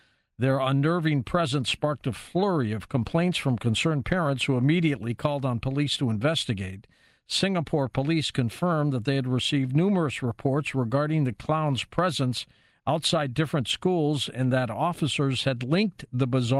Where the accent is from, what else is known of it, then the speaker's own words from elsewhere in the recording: Detroit, Michigan, United States; I grew up in Detroit and loved watching the Michigan Wolverines play their Saturday football games all the time.